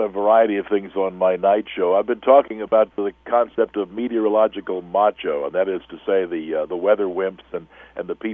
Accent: Missouri, United States; also born or lived in Chicago, United States; growing up in Missouri, which is hardly the epicenter of the ice age in this country, but we had good winters, and I used to live in Chicago

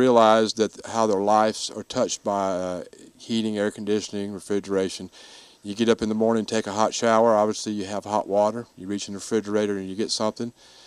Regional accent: Franklin, North Carolina, United States; now in Greenwood, United States; I am from Franklin, North Carolina, and I still maintain a home up there and try to get up there as often as I can. But most of the time, I'm right here in Greenwood

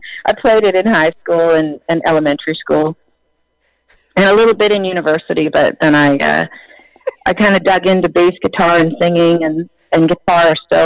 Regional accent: Saskatchewan, Canada; Growing up, I'm from Western Canada originally, so Saskatchewan, the area

